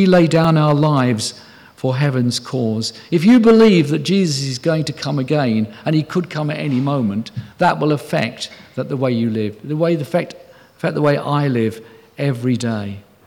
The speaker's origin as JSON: {"language": "English", "country": "United Kingdom", "said": "just as whenever I go abroad, I live as a British citizen wherever I am."}